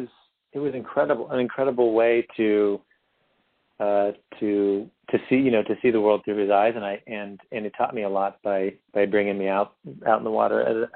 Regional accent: San Diego, California, United States; You know, I grew up in San Diego

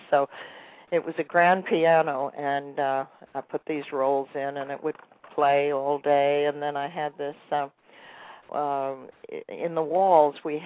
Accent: Brooklyn, New York, United States; born there; And she was also from Brooklyn. I was born in Brooklyn.

